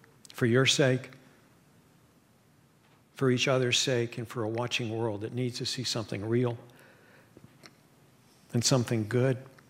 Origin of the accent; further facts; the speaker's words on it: West Virginia, United States; I'm from West Virginia, and that's one of the things we're famous for.